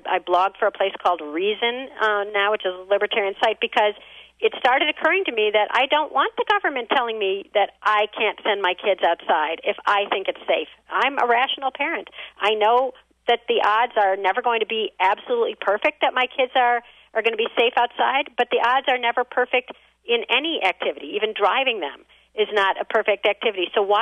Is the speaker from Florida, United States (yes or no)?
no; Wilmette, Illinois, United States; I grew up in Wilmette, Illinois, and we had the most wonderful times in Kenosha every year in Petrified Springs.